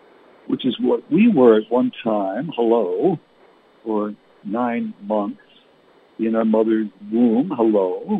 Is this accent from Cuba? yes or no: no; Canada; now in United States; being born and raised in Canada. I'm a U.S. citizen now